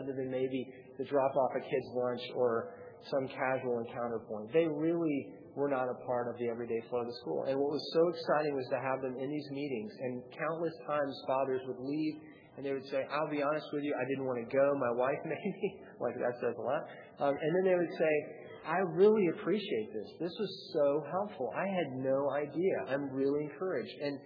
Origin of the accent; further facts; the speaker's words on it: Atlanta, Georgia, United States; I came from Atlanta, the old South.